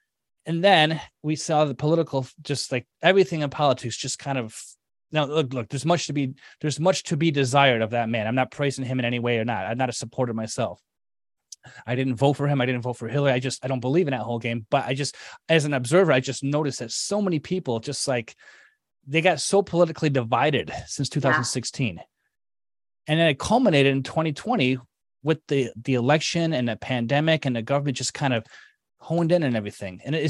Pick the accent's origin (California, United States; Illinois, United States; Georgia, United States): Illinois, United States; Chicago; So we mentioned offline that I'm from Chicago.